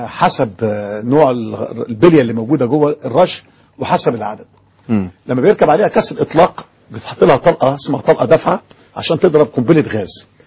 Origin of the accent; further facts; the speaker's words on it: Egypt; احنا كلنا كمصريين